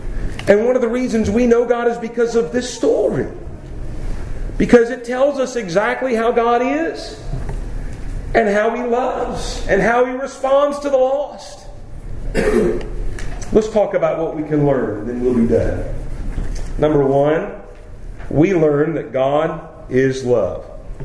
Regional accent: Tennessee, United States; I grew up in Middle Tennessee, just south of Nashville. It's rolling hills

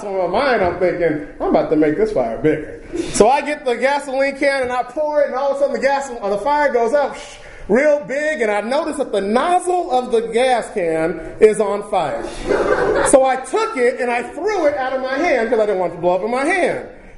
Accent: California, United States; because originally we're from California. I know nothing about building things.

